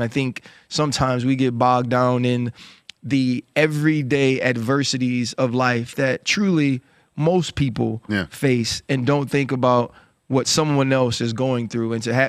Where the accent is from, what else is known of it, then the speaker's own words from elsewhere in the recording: New Orleans, Louisiana, United States; And I'm from New Orleans.